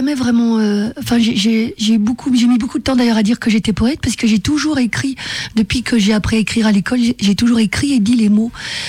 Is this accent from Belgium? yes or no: yes; Brussels, Belgium; je suis bruxelloise et j'aime Bruxelles, et j'ai deux filles à Bruxelles, et j'ai beaucoup d'amis poètes à Bruxelles